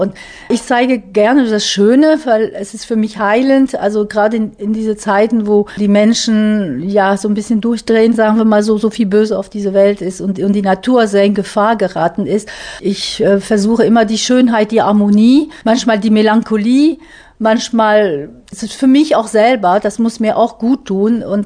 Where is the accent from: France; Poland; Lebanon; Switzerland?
France; Ich liebe auch Impressionismus, das ist auch meine Wiege, muss ich sagen, als Französin.